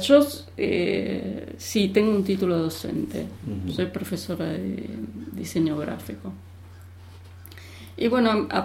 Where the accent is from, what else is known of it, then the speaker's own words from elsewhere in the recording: Argentina; now in United States; me propuso que escribiera un libro con mis experiencias de chica en Argentina.